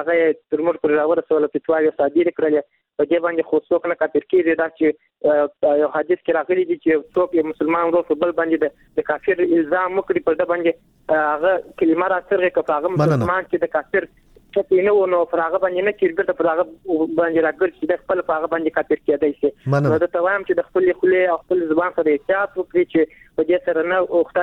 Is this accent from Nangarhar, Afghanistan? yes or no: no; Kandahar, Afghanistan; له کندهار ولایت څخه یو تن محصول یم.